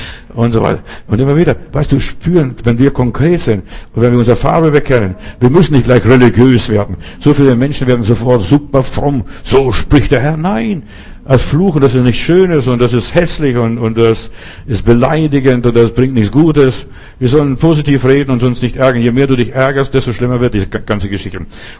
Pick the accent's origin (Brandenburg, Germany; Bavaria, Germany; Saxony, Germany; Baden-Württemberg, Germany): Bavaria, Germany; ich bin in Bayern groß geworden, ein Stück weit, ich mag Bayern.